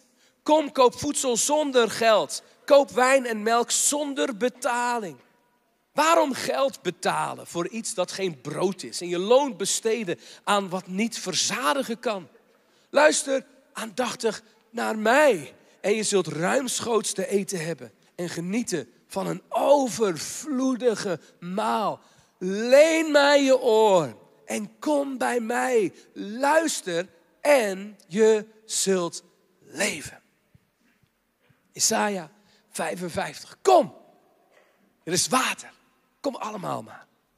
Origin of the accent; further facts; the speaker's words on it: Katwijk, South Holland, Netherlands; Dit is een foto uit Oud-Katwijk, waar ik vandaan kom.